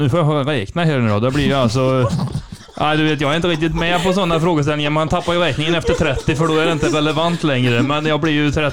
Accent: Brevik, Västra Götaland County, Sweden; Du, jag kommer ifrån den pittoreska lilla byn Brevik.

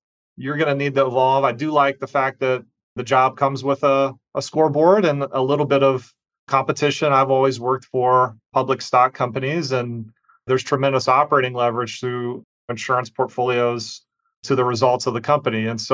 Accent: Muncie, Indiana, United States; So my hometown is Muncie, Indiana. So Middletown, USA. My first kind of W-2 job was in Muncie at a place called Midwest Homes for Pets.

